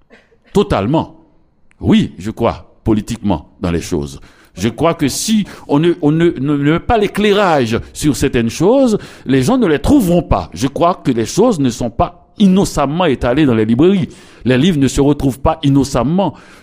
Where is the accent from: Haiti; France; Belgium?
Haiti; Petit-Goâve, Ouest; Donc, Petit Gouave, j'ai passé mon enfance à Petit Gouave.